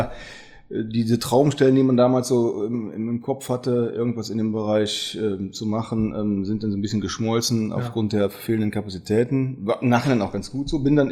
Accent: Ahaus, North Rhine-Westphalia, Germany; Ja, Ahaus ist auch meine Heimat. Also ich bezeichne Ahaus auch gerne und besten Gewissens als meine Heimat.

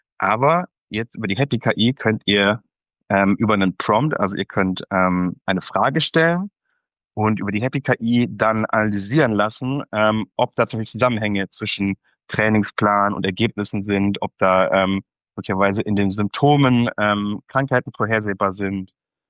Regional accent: Cologne, North Rhine-Westphalia, Germany; now in Hamburg, Germany; ich bin 36 Jahre alt, ich komme aus Köln, habe dort BWL studiert, lebe jetzt seit 2017 in Hamburg

